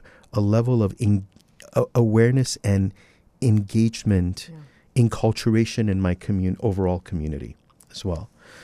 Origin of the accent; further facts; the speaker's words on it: Iran; now in United States; I came from Iran. When I was an immigrant here, no one talked about their Iranian background or heritage